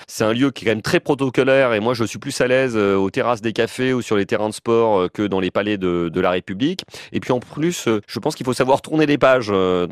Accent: Paris, Île-de-France, France; Et moi, je suis né à Paris, j'y ai grandi, je veux y vivre toute ma vie

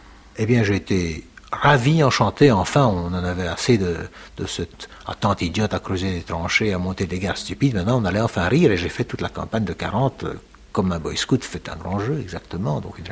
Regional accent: Belgium; D'abord à Paris, puis à Bruxelles, où ma mère avait fait ses études avant la guerre. Et c'est comme ça que j'ai été élevé en Belgique.

